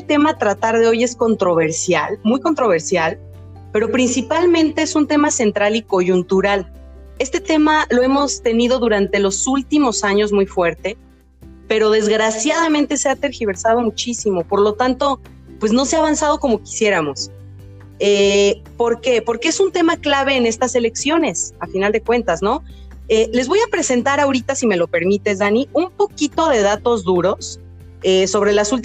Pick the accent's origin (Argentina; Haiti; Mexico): Mexico; Guanajuato; Yo soy originaria de Guanajuato capital